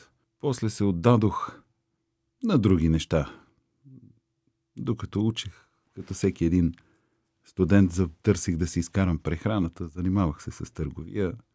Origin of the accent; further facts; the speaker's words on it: Sandanski, Blagoevgrad Province, Bulgaria; Още като дете, като учих в моя роден град Сандански